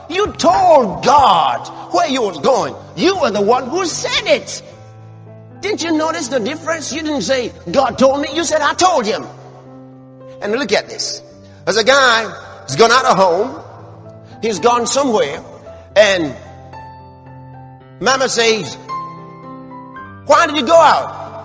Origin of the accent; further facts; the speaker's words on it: Lagos, Nigeria; I schooled in Lagos. So I grew up in Lagos. So I got married in Lagos. Got to get a job in Lagos.